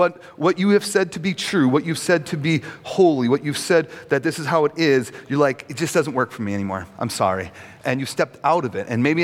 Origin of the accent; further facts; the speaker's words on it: Cloquet, Minnesota, United States; born there; Like, I was born in Cloquet, Minnesota.